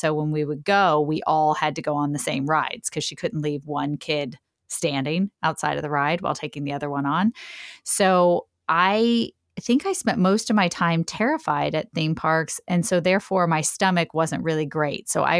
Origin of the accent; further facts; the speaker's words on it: Indiana, United States; I grew up in Indiana and the closest theme park we had was Kings Island, which was in Cincinnati, Ohio